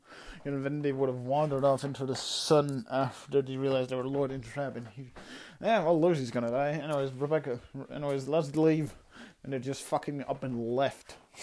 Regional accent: United Kingdom; Oi, I'm British, bruh.

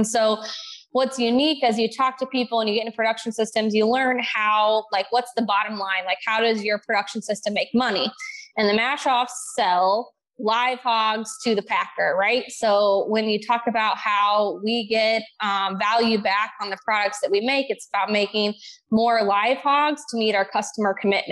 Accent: Illinois, United States; So I grew up in Southern Illinois on what your typical like 4-H style farm would be.

